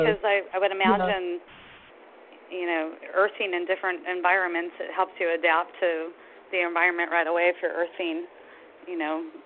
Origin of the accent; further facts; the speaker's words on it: Los Angeles, California, United States; now in Oregon, United States; I didn't start barefooting until we moved to Oregon just because I grew up in Los Angeles.